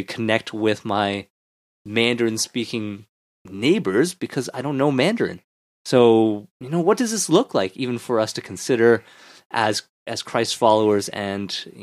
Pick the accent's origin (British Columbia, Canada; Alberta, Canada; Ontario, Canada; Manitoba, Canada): Ontario, Canada; Ottawa; I'm from Ottawa.